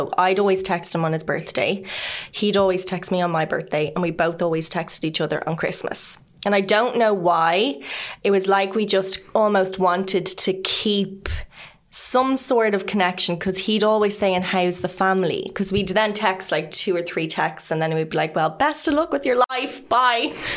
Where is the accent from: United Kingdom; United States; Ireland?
Ireland; Dublin, Leinster; moved away as an adult; I'm an Irish actor from Dublin. I've just moved over.